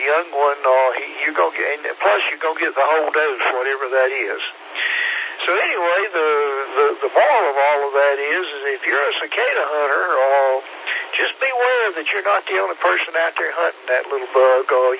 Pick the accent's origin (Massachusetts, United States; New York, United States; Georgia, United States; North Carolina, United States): North Carolina, United States; Statesville; it's just down the road from where I grew up in Statesville.